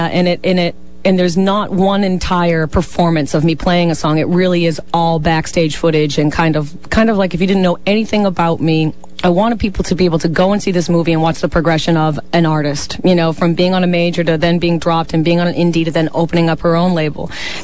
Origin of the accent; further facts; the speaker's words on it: Boston, Massachusetts, United States; back in my hometown in Boston